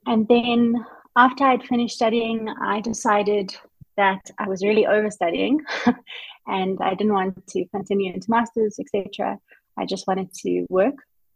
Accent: South Africa; I am from South Africa.

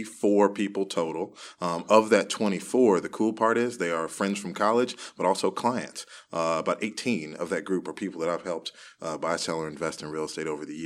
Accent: Silver Spring, Maryland, United States; now in Washington, United States; So I grew up in Silver Spring. I always like to joke and say I haven't left about a 20-mile radius for the past, you know, 26, 27 years.

